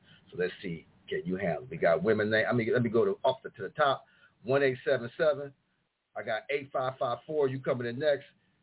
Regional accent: Florida, United States; also born or lived in New York; I'm from Florida, via New York State, of course.

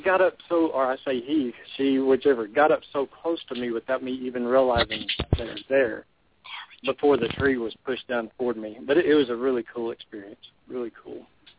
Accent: McKinney, Texas, United States; I grew up in McKinney, Texas, and in 1964, there was supposedly a Bigfoot sighting.

